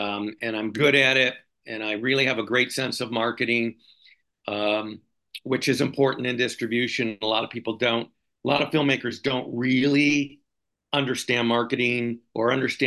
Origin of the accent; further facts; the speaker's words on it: Chicago, Illinois, United States; I am originally from Chicago, so Midwestern born and bred